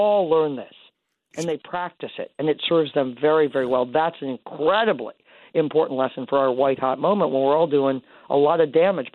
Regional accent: Bloomington, Illinois, United States; I'm from Illinois as well. Bob, I spent a lot of time in Springfield and from Bloomington, Illinois.

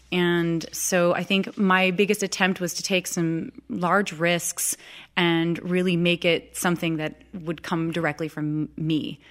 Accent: Danby, Vermont, United States; My hometown is Danby, Vermont, so not too far away.

